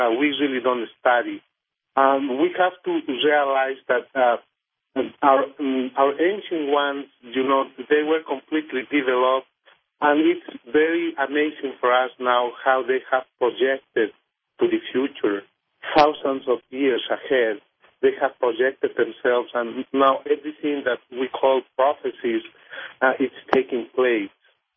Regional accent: Cerro Mayo, Cusco, Peru; English is a second language; I was born and raised in Cerro Mayo, which is close to Cusco, and this is more or less 15,000 feet from sea level.

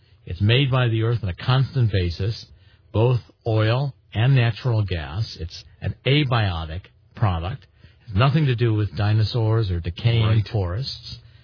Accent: Cleveland, Ohio, United States; I grew up in Cleveland. There were refineries in Cleveland.

